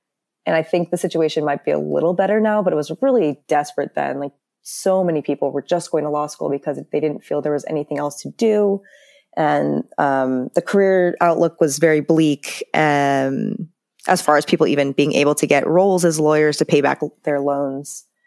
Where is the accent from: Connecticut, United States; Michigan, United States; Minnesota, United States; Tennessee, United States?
Connecticut, United States; Westport; So I grew up in Westport, Connecticut. It's a suburb of Connecticut.